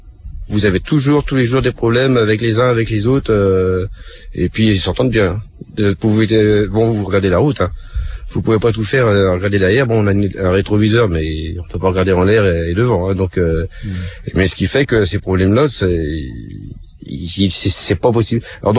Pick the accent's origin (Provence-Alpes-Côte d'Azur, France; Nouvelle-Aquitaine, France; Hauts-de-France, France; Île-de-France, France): Hauts-de-France, France; La Ferté-Milon; J'étais sur la Ferté-Milon.